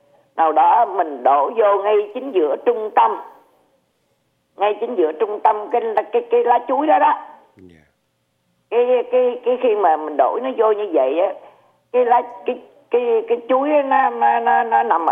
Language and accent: Vietnamese; Southern Vietnam, Vietnam; người Nam mình, người Việt Nam mình gọi là thâm kim á